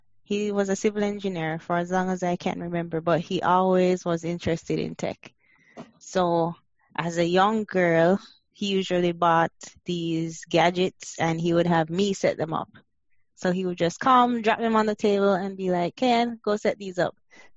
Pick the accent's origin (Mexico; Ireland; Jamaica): Jamaica; now in United States; Okay. I grew up in Jamaica, and I moved to the U.S. in 2010.